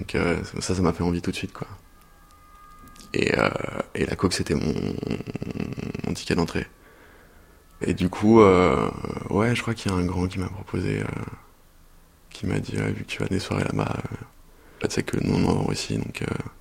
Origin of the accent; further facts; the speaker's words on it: Lyon, Auvergne-Rhône-Alpes, France; À Lyon, dans la banlieue de Lyon. Dans des tours, enfin, quartier populaire.